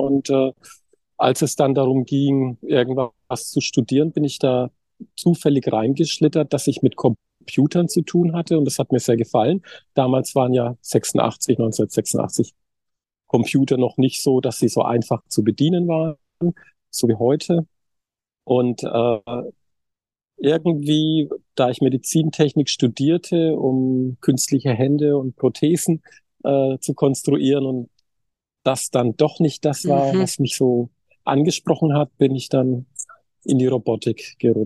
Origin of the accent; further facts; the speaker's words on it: Würzburg, Bavaria, Germany; ich stamme aus Würzburg, aus Mainfranken